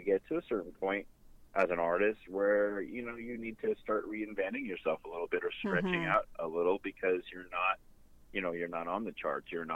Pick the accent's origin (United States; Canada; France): Canada; A lot of that is being Canadian, I think